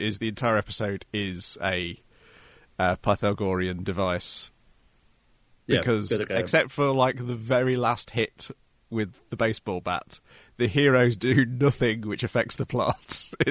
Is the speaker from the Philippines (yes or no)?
no; United Kingdom; Oh, you see, I heard that, obviously, being British, before I'd ever heard Rube Goldberg.